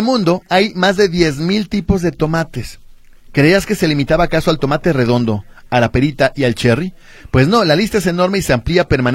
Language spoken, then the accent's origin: Spanish; Zapopan, Jalisco, Mexico; yo soy de Zapopan y Zapopan me lo arregla, punto.